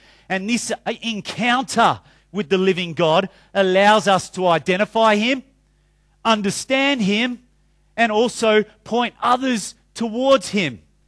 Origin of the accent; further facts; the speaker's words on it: Australia; you know, a man's man, you know, I'm an Aussie male.